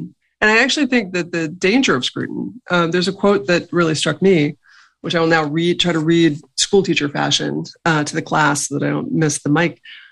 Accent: New York, United States; I grew up in New York, where I don't look like most of the people who live there.

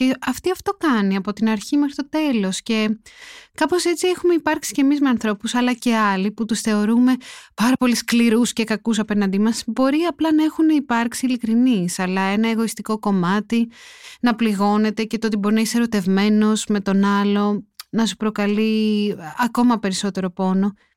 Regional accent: Glyfada, Attica, Greece; επειδή μεγάλωσα στη Γλυφάδα

